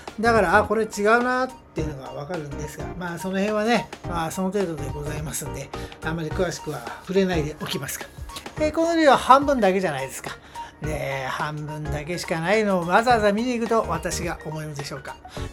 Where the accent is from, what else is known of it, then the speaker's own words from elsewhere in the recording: Kanto, Japan; ですから私みたいなこの関東に育った者にとってはですね